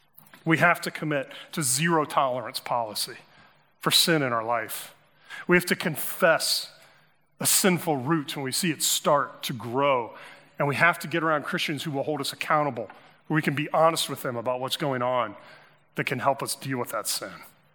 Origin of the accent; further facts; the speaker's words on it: Midwest, United States; And we're from the Midwest. This sneaks up on us, doesn't it? I'm used to lakes staying put.